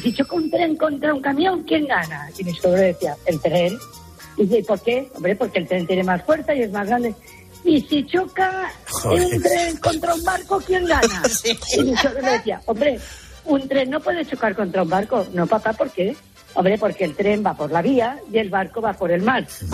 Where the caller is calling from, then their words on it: Valencia, Valencian Community, Spain; de Valencia.